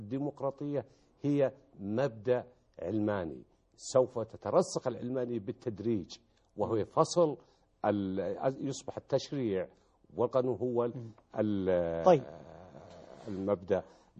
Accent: Saudi Arabia

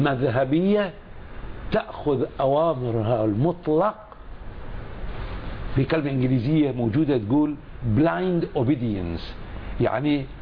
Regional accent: Bahrain; يؤسفني أن أرى يحدث مثل هذا في بلدي البحرين

